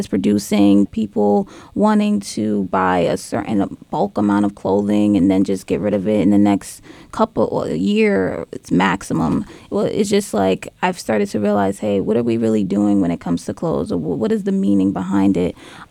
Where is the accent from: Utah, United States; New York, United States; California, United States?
New York, United States; New York City; I'm from New York City, so it's in my blood, I feel like, with just the artistic realm of it all.